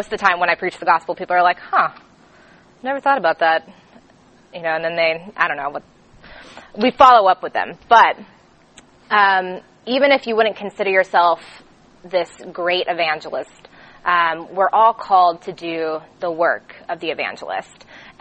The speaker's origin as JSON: {"language": "English", "town": "Atlanta", "region": "Georgia", "country": "United States", "said": "I'm originally from Atlanta. I got saved as a senior in high school."}